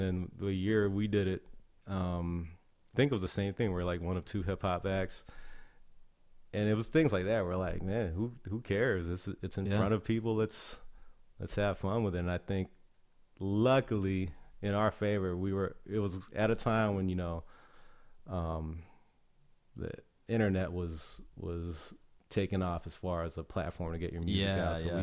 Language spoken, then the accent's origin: English; Hawaii, United States; also born or lived in California; I was born in California, but only briefly lived there before moving out to Hawaii as a toddler and mm-hmm. growing up there.